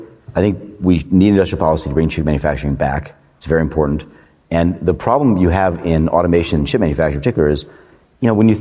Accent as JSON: {"language": "English", "region": "Michigan", "country": "United States", "said": "I'm actually from Michigan."}